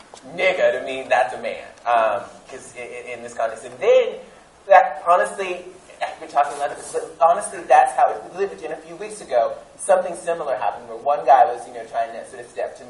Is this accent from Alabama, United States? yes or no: yes; Alabama, United States; growing up in Alabama with a mother who grew up in the segregated South, my mother was made me very aware of racial politics, right? Particularly growing up in Alabama